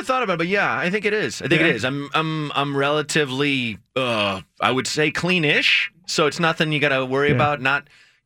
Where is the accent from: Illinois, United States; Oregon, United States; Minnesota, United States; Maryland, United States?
Oregon, United States; Portland; Yeah. I grew up in Northeast Portland, so I love coming home.